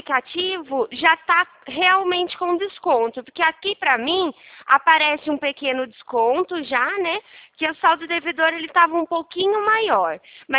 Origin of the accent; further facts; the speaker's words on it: Araras, São Paulo, Brazil; Eu sou daqui de Araras.